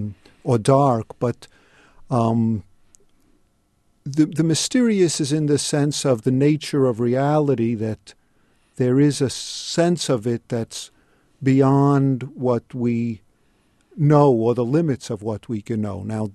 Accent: New York City, New York, United States; In New York City.

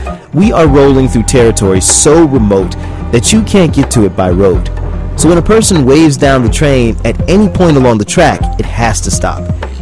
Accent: Florida, United States; I'm from Florida, and let me tell you, I have no idea why human beings would want to live in 20 degrees below zero.

